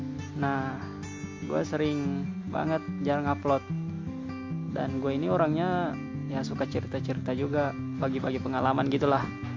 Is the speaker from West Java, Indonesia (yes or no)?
no; Dolo Barat, Central Sulawesi, Indonesia; Asal gue berasal dari Kota Palu, tepatnya di Kabupaten Sigi, Kecamatan Dolo Barat.